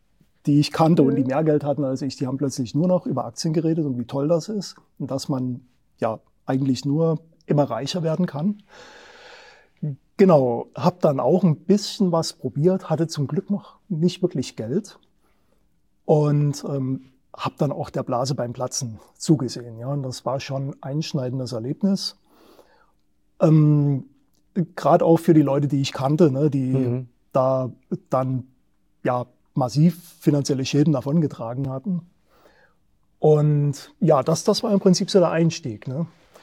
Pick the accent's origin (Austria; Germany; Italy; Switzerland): Germany; Dresden, Saxony; born there; Tatsächlich bin ich in Dresden geboren, ja.